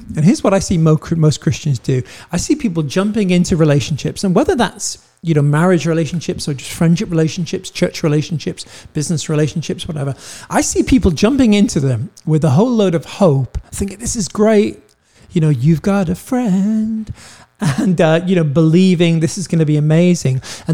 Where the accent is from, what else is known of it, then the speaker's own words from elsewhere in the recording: United States; I'm an American and I can live out that same thing.